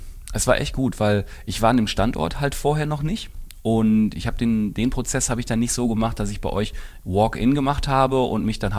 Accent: Essen, North Rhine-Westphalia, Germany; und ich bin ja auch ein Essener.

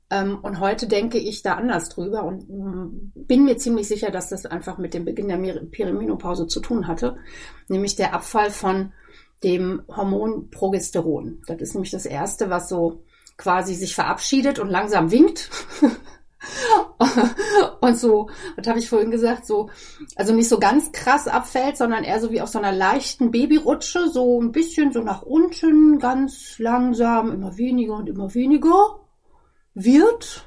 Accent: East Germany, Germany; Früher bei uns im Osten haben wir immer gesagt, ja, die Männer gehen in den Krieg, weil die wollen auch mal bluten.

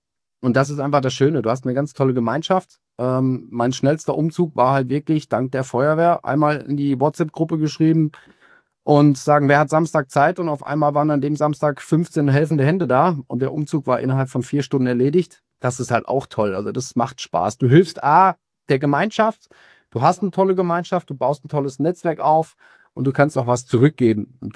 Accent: North Rhine-Westphalia, Germany; also born or lived in Swabia, Germany; now in Baden, Germany; gebürtiger Schwabe, im Sauerland aufgewachsen und wohne jetzt im Badischen.

